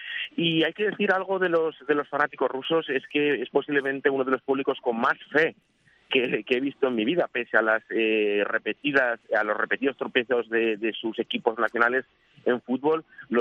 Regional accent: Spain; y yo como español, las noticias que llegan de la selección española

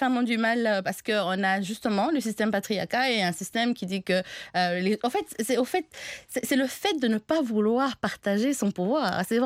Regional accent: DR Congo; Un exemple simple, chez moi, en République démocratique du Congo, on a des ethnies où c'est la femme qui est le chef de la famille.

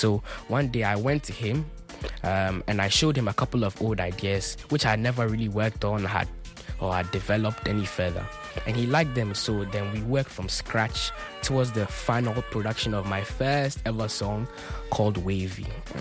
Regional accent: Accra, Greater Accra, Ghana; I come from Accra, Ghana. I'm 16 years old.

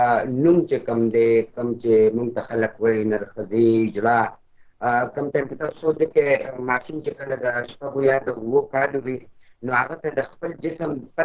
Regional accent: Mardan, Khyber Pakhtunkhwa, Pakistan; زه خپل د مردان یم

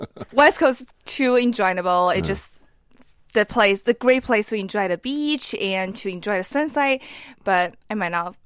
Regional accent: Liaoning, China; English is a second language; Northeast. I'm from Liaoning province.

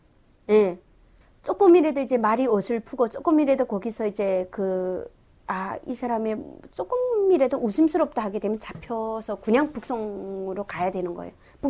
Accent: North Korea; moved away; 나는 북한 사람이다.

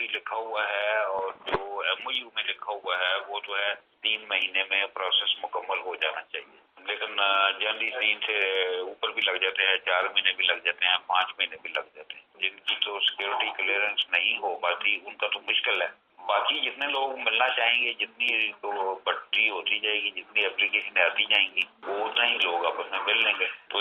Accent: Azad Kashmir, Pakistan; میں بھی کشمیری ہوں, میں ادھر کا ہی رہنے والا ہوں, لیکن میرا وہاں پہ رشتے دار کوئی نہیں ہے

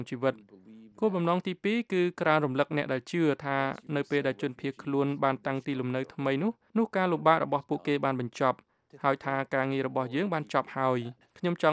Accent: New York, United States; ខ្ញុំធំដឹងក្តីនៅទីក្រុង New York ហើយក្រោយពីបានរៀនចប់នៅមហាវិទ្យាល័យខ្ញុំបានក្លាយជាសកម្មជនសហគមន៍មួយនៅសង្កាត់ Bronx

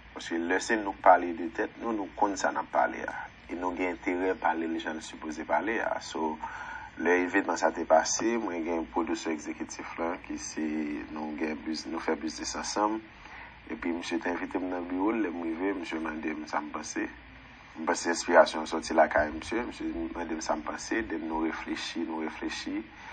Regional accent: Haiti; comme si l'on pas regarder film ça en tant qu'haïtien surtout

